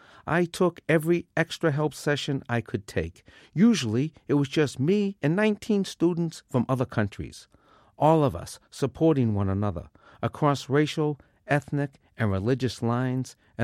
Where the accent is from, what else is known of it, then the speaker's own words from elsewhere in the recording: Cambridge, Massachusetts, United States; Though I grew up in Cambridge, on the edge of the country's oldest and most prestigious university, I was admittedly an unlikely choice to give a commencement address at Harvard.